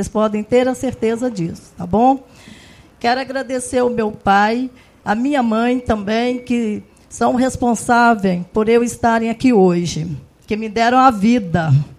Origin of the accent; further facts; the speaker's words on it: Durandé, Minas Gerais, Brazil; born there; a minha família já é de Martins Soares. Eu sou nascida em Durandé, mas fui registrada aqui.